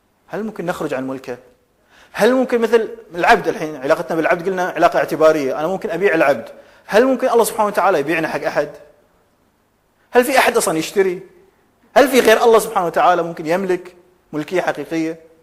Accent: Kuwait; إني كوني كويتي، ولما أقول كويتي هذا لا يعني إني أنا مو عربي، ولما أقول عربي هذا لا يعني إني أنا مو مسلم

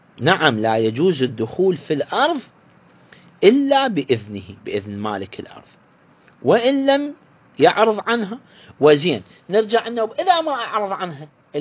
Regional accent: Iraq; الغنم والبقر وغيره عندنا بالعراق يسموه الحلال

